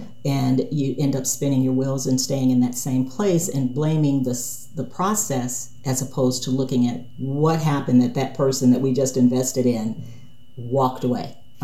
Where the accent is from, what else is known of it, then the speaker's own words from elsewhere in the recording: Cleveland, Ohio, United States; I grew up in inner city Cleveland, Ohio. In the I'm kind of a '60s kid.